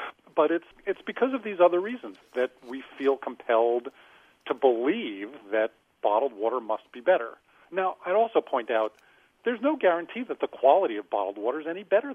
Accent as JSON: {"language": "English", "town": "New York City", "region": "New York", "country": "United States", "tie": "born or raised there", "said": "I grew up in New York City originally, a city that has a wonderful public water supply."}